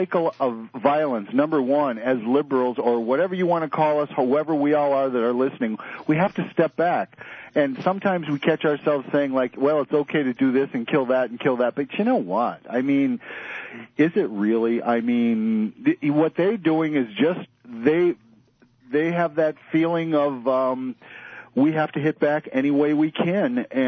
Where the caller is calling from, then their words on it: Minnesota, United States; from Minnesota.